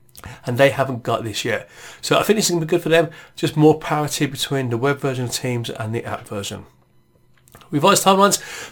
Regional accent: Midlands, United Kingdom; I don't know whether it's my accent coming from the Midlands of in England

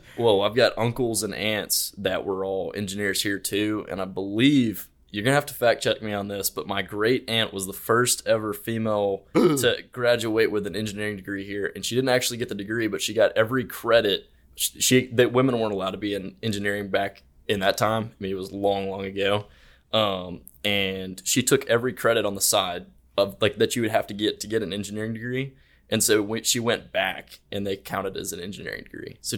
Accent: Montgomery, Alabama, United States; Yeah, so I'm from Montgomery, Alabama. My dad's a pastor there in Montgomery.

